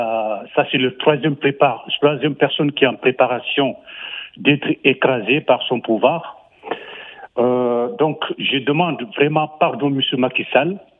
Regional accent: Senegal; Oui, en tant que Sénégalais, j'ai commencé à beaucoup m'inquiéter

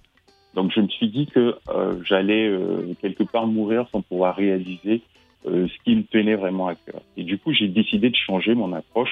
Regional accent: Burkina Faso; Donc, moi, j'ai passé mon enfance au Burkina, j'ai grandi au Burkina.

